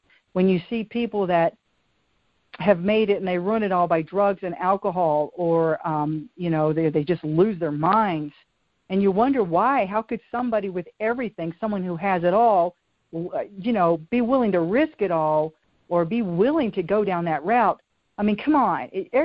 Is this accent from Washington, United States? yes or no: no; Benton, Virginia, United States; I always thought as a poor little girl growing up in Benton, Virginia